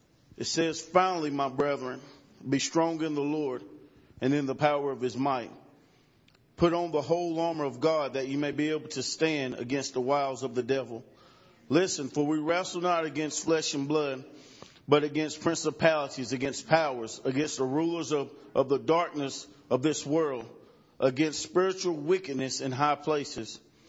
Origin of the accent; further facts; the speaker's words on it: United States; I'm from Rutherford County.